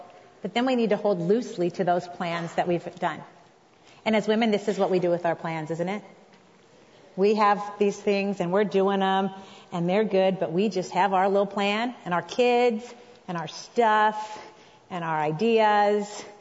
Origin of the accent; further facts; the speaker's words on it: California, United States; When I grew up in California, I went to Wheaton College. My roommate and we were both from California.